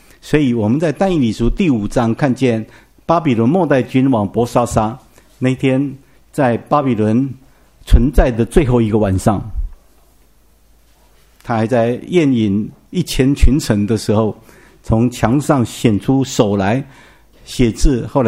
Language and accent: Chinese; Taiwan; 我们台湾人不太喜欢尼克森，中国人比较喜欢。